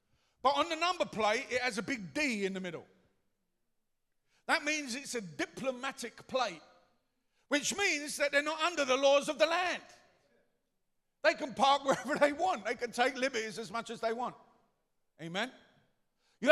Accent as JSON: {"language": "English", "region": "England", "country": "United Kingdom", "said": "you're an English person, I'm an English person, or British, or UK, you know, whatever technicality you want to use, right? I have a UK passport, a British passport."}